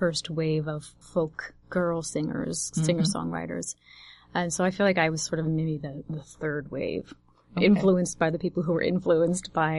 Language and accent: English; Los Angeles, California, United States; now in Ames, United States; In Southern California.